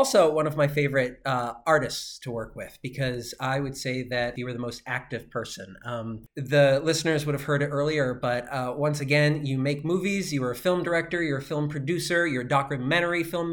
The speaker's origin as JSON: {"language": "English", "region": "Wisconsin", "country": "United States", "tie": "born or raised there", "said": "growing up in Wisconsin myself, the WGN area was Oprah's town."}